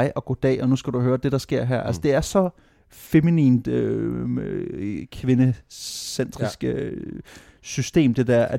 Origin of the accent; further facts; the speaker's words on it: Randers, Central Denmark Region, Denmark; born there; jeg er født på Randers sygehus